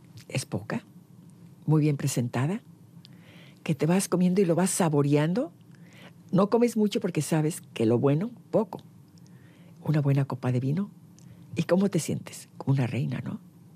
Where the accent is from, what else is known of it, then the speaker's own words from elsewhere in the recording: Jalisco, Mexico; porque soy orgullosa de la Nueva Galicia, así se llamaba mi provincia, antes de ponerle Jalisco, era la Nueva Galicia.